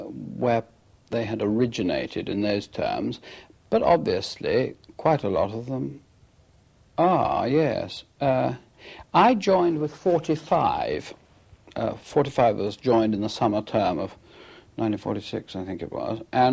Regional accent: Plymouth, South West England, United Kingdom; I was brought up in Plymouth, and I lived through the war in Plymouth

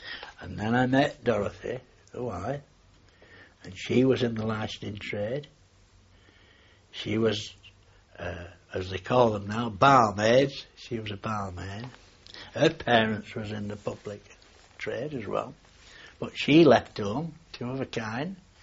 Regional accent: Manchester, North West England, United Kingdom; also born or lived in Blackburn; I was brought up in Blackburn, and eventually, about the age of 9, we moved to Manchester, where I lived with my mother and grandparent, who was publican in the licensing trade.

